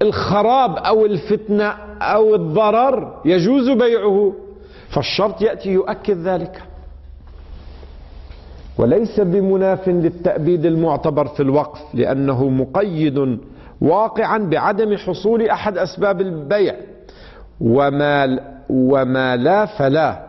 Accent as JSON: {"language": "Arabic", "country": "Lebanon", "said": "هذا يحصل كثيرا عندنا في لبنان في فترة من الفترات. تعرفون لبنان مشهور بالفواكه"}